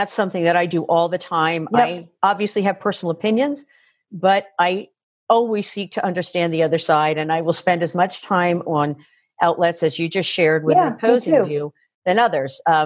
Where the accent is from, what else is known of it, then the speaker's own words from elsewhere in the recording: United States; now in outside the United States; living outside the United States really caused me to think differently about who I am as an American